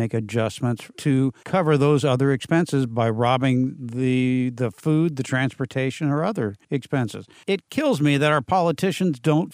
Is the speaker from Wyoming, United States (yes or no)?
no; San Diego, California, United States; out of San Diego, my hometown.